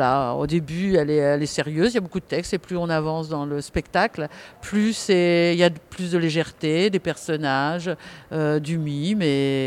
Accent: Normandy, France; parce que je suis normande

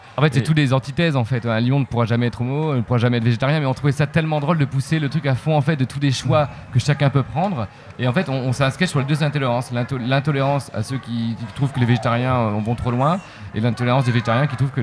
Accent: Lille, Hauts-de-France, France; À Lille, ça va. On est de Lille, ça passe.

